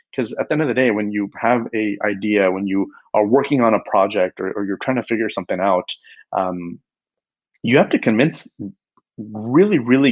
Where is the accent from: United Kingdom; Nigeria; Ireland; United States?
United States; very different approach and way of communication and teaching and learning style as compared to what I grew up with in the United States.